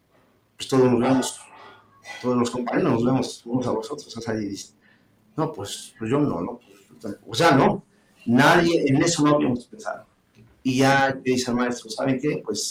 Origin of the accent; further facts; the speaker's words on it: Atzayanca, Tlaxcala, Mexico; yo soy originario de la colonia Santa Cruz Pocitos, municipio de Atzayanca, Tlaxcala. De ahí soy originario.